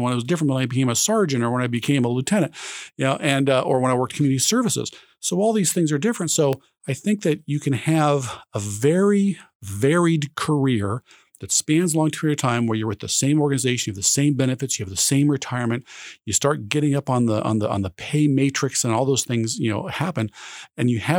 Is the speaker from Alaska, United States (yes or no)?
yes; Anchorage, Alaska, United States; now in Juneau, United States; You know, I came from Anchorage originally.